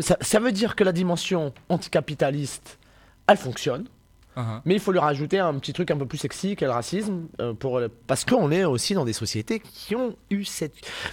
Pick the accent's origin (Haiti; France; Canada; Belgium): France; Moi, je suis né en France, hein, tu vois, j'ai grandi en France.